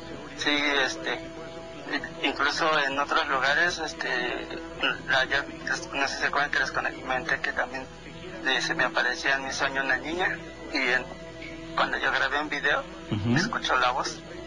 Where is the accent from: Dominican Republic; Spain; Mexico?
Mexico; Mexico City; born there; Yo nací en Tepito.